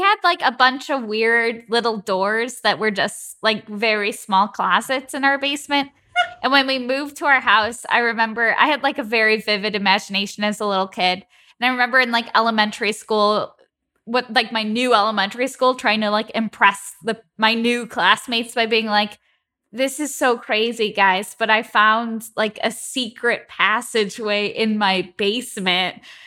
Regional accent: Chicago, Illinois, United States; okay, so I'm from the Midwest. I'm from Chicago. So we, you know, basements are a big thing

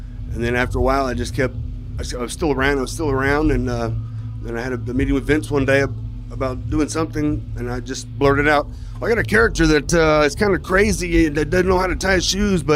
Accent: Louisville, Kentucky, United States; Yep. I'm from Louisville.

